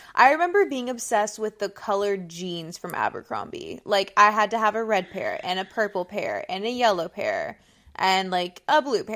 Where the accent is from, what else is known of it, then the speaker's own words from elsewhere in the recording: Atlanta, Georgia, United States; because I was born and raised in Atlanta, and this was back when I was in like elementary/middle school, so we were still living here.